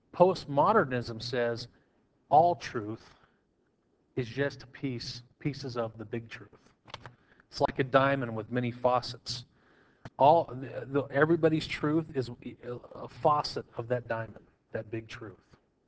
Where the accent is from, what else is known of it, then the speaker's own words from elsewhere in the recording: Kingman, Arizona, United States; I'm an American, I'm an Arizonan, I'm a Kingmanite, and I am a Christian Church Kingmanite.